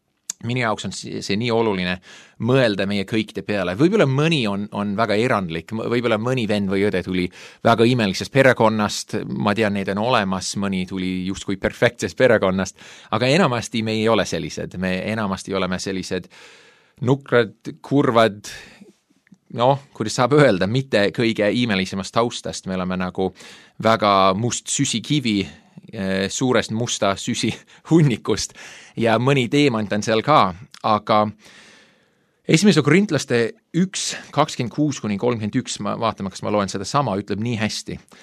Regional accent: Winnipeg, Manitoba, Canada; also born or lived in Toronto; ma sündisin Kanadas, Toronto linnas, kasvasin üles Winnipegi linnas, mis on umbes Kanada keskel

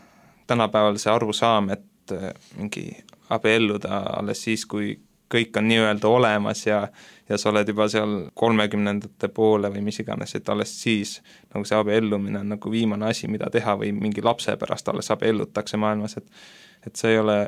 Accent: Põlva, Põlva County, Estonia; now in Tallinn, Estonia; Kui ma nüüd Tallinnasse tulin, ma läksin ka Tallinna Tehnikaülikooli õppima ja see oli üldsegi keskkonnamuutus, mina ise olen Põlvast, et siis Tallinn on minu jaoks üsnagi suur.

